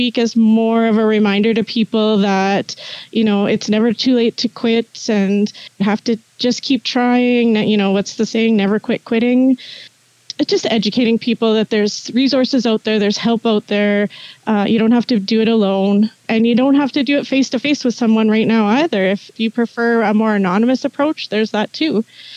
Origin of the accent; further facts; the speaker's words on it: Thompson, Manitoba, Canada; also born or lived in Snow Lake / Flin Flon / Winnipeg; And although I have been a northern girl most of my life, I mean, I grew up in Thompson and lived in Snow Lake and Flin Flon. I briefly lived in Winnipeg while I went to university.